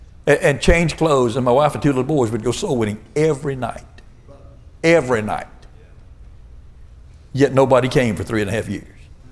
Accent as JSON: {"language": "English", "region": "Florida", "country": "United States", "said": "I'm from Florida. In Florida, we're not a socialist state yet."}